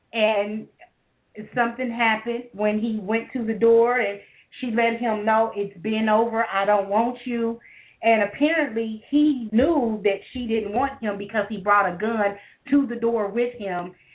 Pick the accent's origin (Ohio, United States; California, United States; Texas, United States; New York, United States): Ohio, United States; where I live here in my hometown in Ohio